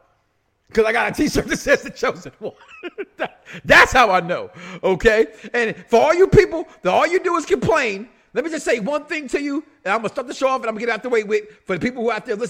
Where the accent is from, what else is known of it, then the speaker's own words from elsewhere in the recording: Chicago, Illinois, United States; Okay, so CM Punk starts off the show because, damn it, I'm from Chicago.